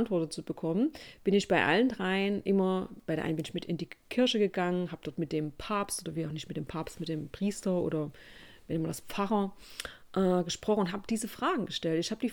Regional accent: Germany; ich bin in der DDR groß geworden. Das heißt, bei uns war Glaube und Spiritualität, das gab es bei uns nicht.

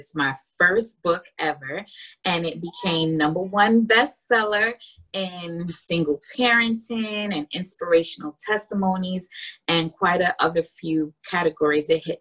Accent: New York City, New York, United States; the book is about persevering through my life of growing up in New York City projects, becoming in the military as a veteran now, and becoming a registered nurse.

